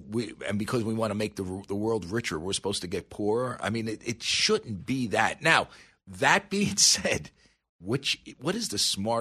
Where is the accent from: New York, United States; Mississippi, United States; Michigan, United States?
New York, United States; I grew up in Westchester County. I had friends of mine who worked at the Tarrytown GM plant.